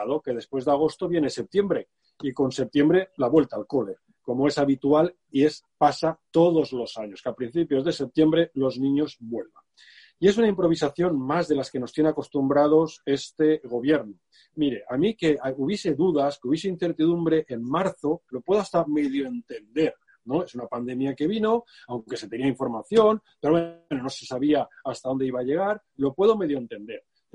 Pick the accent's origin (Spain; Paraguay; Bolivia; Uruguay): Spain; Valencian Community; Yo soy de la Comunidad Valenciana